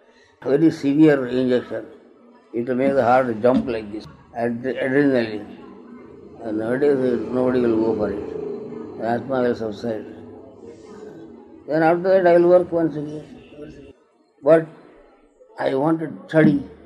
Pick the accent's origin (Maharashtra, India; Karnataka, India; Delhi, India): Karnataka, India; Because I come from Karnataka, that is a very different kind of food.